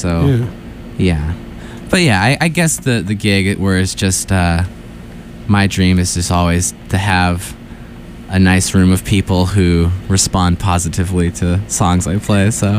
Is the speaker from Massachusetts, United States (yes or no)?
yes; North Falmouth, Massachusetts, United States; now in Boston, United States; I'm originally from Cape Cod, from North Falmouth. I grew up there most of my life